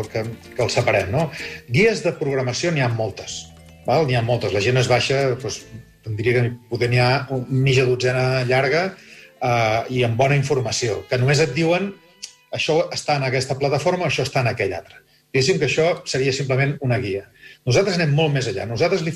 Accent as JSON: {"language": "Catalan", "town": "Vic", "region": "Catalonia", "country": "Spain", "said": "cada vegada que una gran operadora a Vic, que és d'on soc jo, guanya un client"}